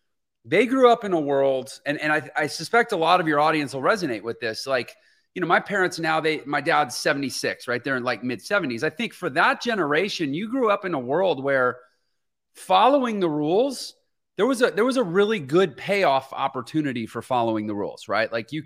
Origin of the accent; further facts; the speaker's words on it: Houston, Texas, United States; I'm from Houston, Texas originally. I grew up, I am so blessed in so many ways.